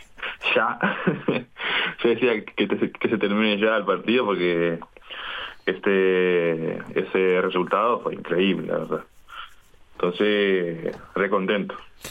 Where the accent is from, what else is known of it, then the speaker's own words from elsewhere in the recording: Santo Antão, Cape Verde; Spanish is a second language; Soy de la isla de Santo Antón. Santo Antonio.